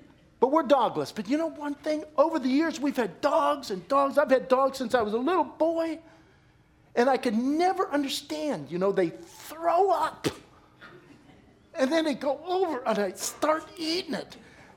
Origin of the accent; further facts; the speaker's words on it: Pittsburgh, Pennsylvania, United States; born there; You know, I'm kind of proud. I was born in Pittsburgh.